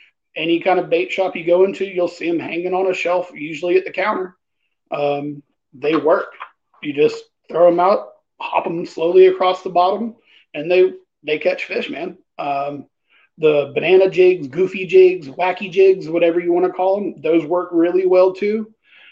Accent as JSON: {"language": "English", "town": "Pensacola", "region": "Florida", "country": "United States", "tie": "born or raised there", "said": "Man, born and raised in Pensacola. I've been fishing my entire life. You know, I grew up fishing on the Pensacola Beach Pier for cobias and kings and all that."}